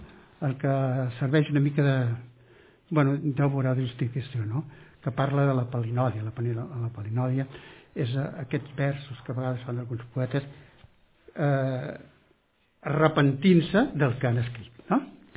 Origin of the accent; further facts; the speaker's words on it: Valencian Community, Spain; que som valencians, que hi podem fer